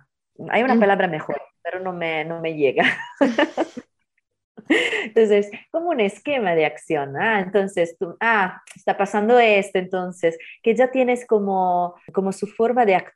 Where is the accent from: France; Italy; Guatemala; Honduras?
Italy; Spanish is a second language; Como somos latinos o mediterráneos, porque yo por eso soy italiana